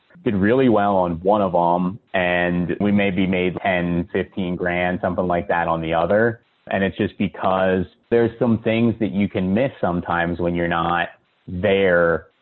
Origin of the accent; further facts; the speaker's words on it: Philadelphia, Pennsylvania, United States; now in Charlotte, United States; I'm originally from Philadelphia. That business is in the greater Philadelphia area.